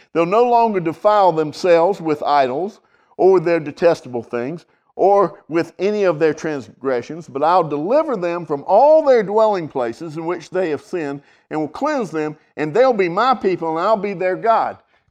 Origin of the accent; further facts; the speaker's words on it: Savannah, Georgia, United States; Growing up in Savannah, Georgia. Growing up here and the Jews that were in my life